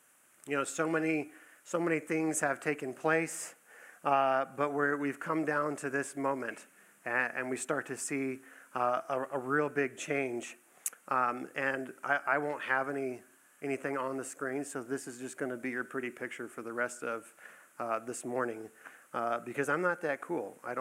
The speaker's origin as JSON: {"language": "English", "region": "Texas", "country": "United States", "tie": "born or raised there", "said": "I grew up in South Texas, so we didn't get that."}